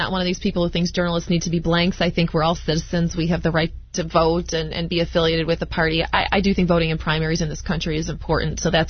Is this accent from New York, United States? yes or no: yes; Rochester, New York, United States; So I grew up in Rochester. I'm a lifelong Democrat.